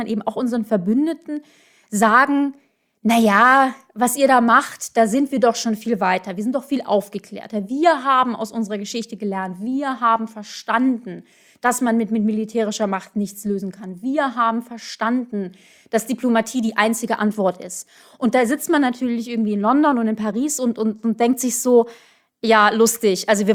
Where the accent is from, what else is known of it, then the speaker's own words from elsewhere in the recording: Germany; Und ich halte es für auch unser Ansehen als Deutsche ein bisschen schwierig